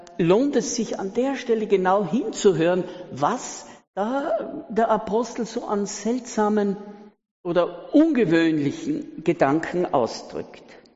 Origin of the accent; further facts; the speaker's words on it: Austria; Falls ihr es nicht gehört habt, ich bin Österreicher, ja.